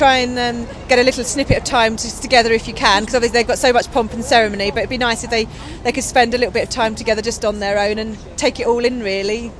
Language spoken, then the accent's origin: English; West Midlands, United Kingdom; I'm from Shropshire